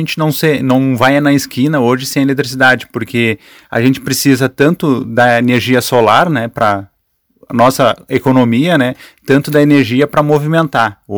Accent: Caçapava, Rio Grande do Sul, Brazil; now in Santa Maria, Brazil; Eu sou natural de Caçapava.

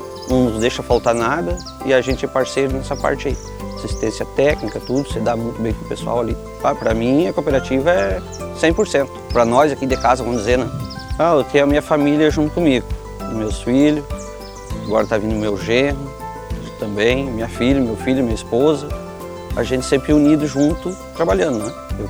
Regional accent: Rio Pardo, Rio Grande do Sul, Brazil; sou daqui do interior de Passa Cavalhada, município de Rio Pardo

